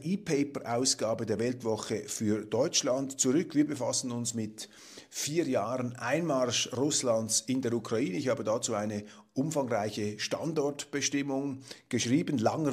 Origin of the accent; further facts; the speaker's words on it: Switzerland; Ich als Schweizer, als Außenstehender